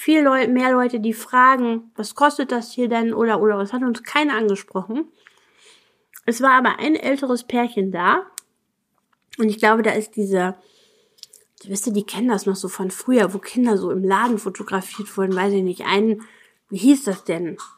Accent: Buxtehude, Lower Saxony, Germany; ich komme aus Buxtehude und bin heute Morgen um 4 Uhr aufgestanden

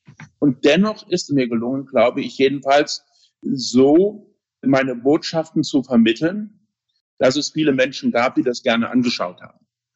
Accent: Saarland, Germany; ich werde in Zukunft meine Zeit zwischen meiner Heimat im Saarland, wo ich wohne, und Berlin teilen

